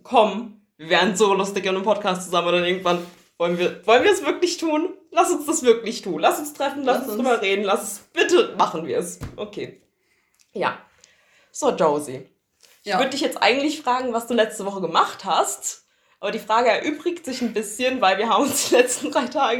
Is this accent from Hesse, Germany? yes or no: yes; Hesse, Germany; Ich sage bei uns in der Heimat, ich komme aus Hessen